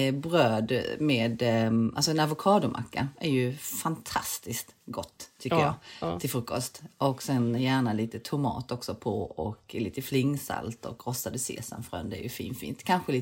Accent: Kristianstad, Skåne, Sweden; åkte vi hem till vårt hus utanför Kristianstad där jag växte upp.

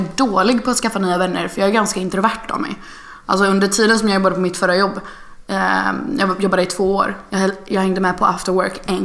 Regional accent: Kungsbacka, Halland County, Sweden; Jag är från Kungsbacka som är en jätterik kommun. Men vi bodde på Rosengatan, vilket är så här, den smutsigaste gatan i Kungsbacka.

